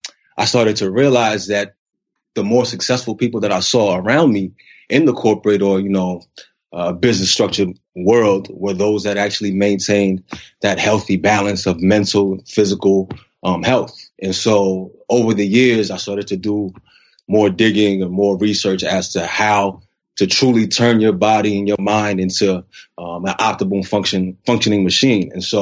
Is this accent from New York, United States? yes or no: yes; New York, United States; So I'm from New York originally, as you can probably tell by my accent, but went to Cornell University